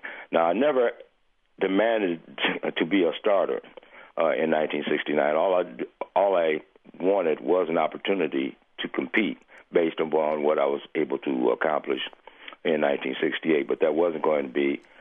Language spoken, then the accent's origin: English; Omaha, Nebraska, United States; the lessons I learned growing up in Omaha, Nebraska, getting an opportunity in college to play the position